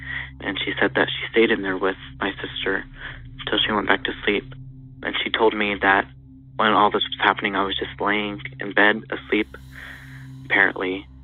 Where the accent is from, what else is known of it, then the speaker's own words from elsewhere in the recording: Texas, United States; I'm from Texas